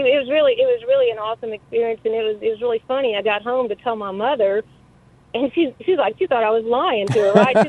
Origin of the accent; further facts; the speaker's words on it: Athens, Alabama, United States; So I grew up in Athens, Alabama. I went to high school with Keith Donovan